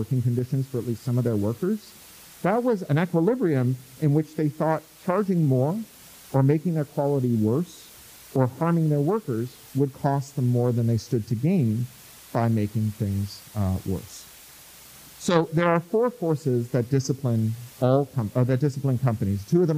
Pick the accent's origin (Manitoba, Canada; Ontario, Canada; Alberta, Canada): Ontario, Canada; Toronto; If you've ever gone to a county fair, I grew up in Toronto